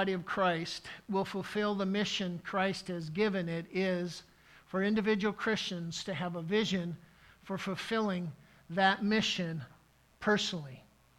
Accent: Midwest, United States; I grew up in the Midwest, and the author's talking about what he calls this gentleman that he met an Easterner.

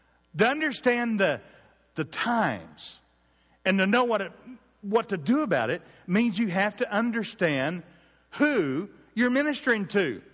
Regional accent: Clayton, Oklahoma, United States; the needs where I grew up in Clayton, Oklahoma

